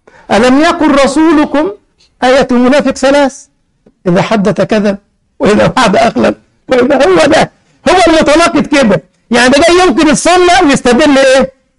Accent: Egypt; عندنا في مصر في المية بتاعت الوضوء كلها مية وربما يكون في نجاسات

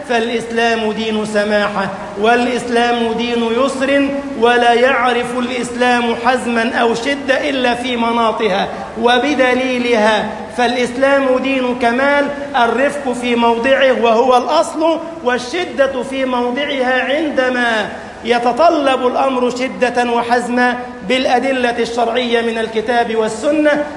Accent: Egypt

